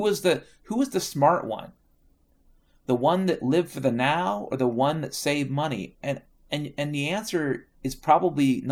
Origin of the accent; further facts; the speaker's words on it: Washington, United States; I grew up in Washington State, so I feel like I have a right to say this.